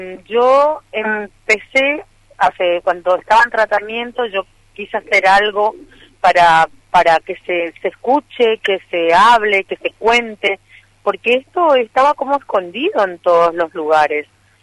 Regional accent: Jardín América, Misiones, Argentina; Yo soy de Jardín América

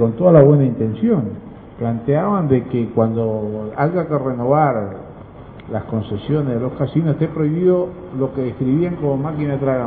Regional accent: Oberá, Misiones, Argentina; por la localidad Oberá, que es mi ciudad de origen.

